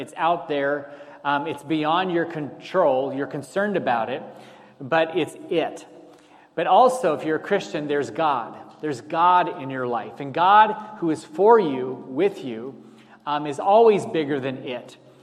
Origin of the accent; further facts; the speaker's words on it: Mansfield, Ohio, United States; I grew up in Mansfield, Ohio.